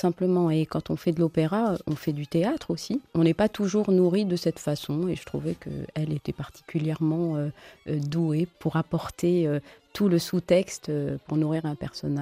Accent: Algeria; Je suis algérienne.

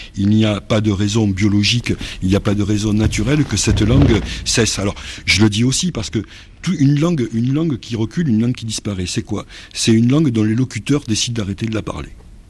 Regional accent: Périgueux, Nouvelle-Aquitaine, France; Je vois chez moi en Périgord, par exemple, puisque je suis né en Périgord, à Périgueux

